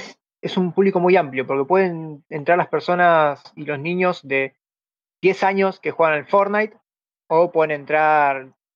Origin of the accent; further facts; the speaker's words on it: Buenos Aires, Argentina; Soy parte del podcast Lag Mental. Soy de Argentina, Buenos Aires.